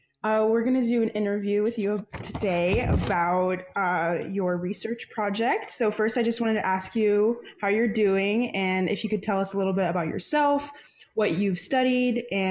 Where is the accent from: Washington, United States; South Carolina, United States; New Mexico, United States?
South Carolina, United States; Charleston; Yeah, I mean, I can definitely relate because I'm from Charleston, South Carolina